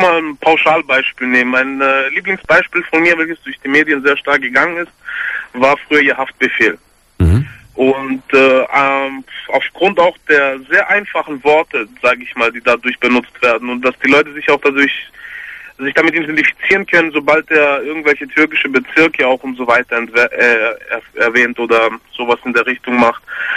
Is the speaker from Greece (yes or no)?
yes; Greece; ich bin selber Grieche